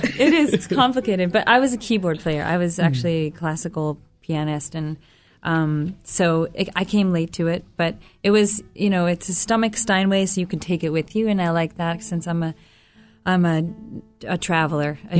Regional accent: Vermont, United States; And a lot of I grew up in Vermont, actually, like Owen did. We both come from the western part of Vermont.

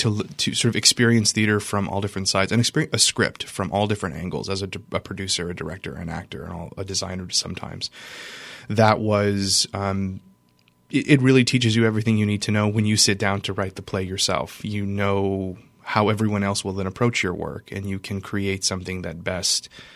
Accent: Scott, Louisiana, United States; when you're a kid growing up in sort of Scott – I grew up in Scott, Louisiana.

